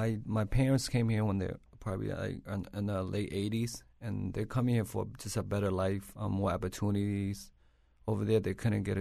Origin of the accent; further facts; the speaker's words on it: Hartford, Connecticut, United States; English is a second language; I grew up in Hartford, but I just moved to West Hartford about six years ago. But growing up in Hartford was different. You know, I came here, I didn't speak any English.